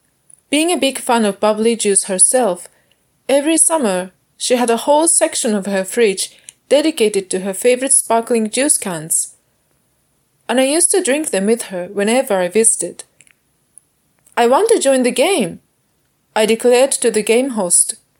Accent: Sendai, Miyagi, Japan; now in Ottawa, Canada; today, I am sitting on the tiny balcony of my parents' house in my hometown, located in a city called Sendai in Japan.

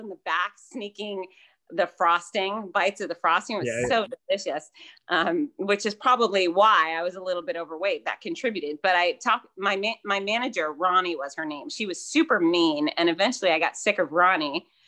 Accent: Fort Lauderdale, Florida, United States; I was born and raised in the Fort Lauderdale area.

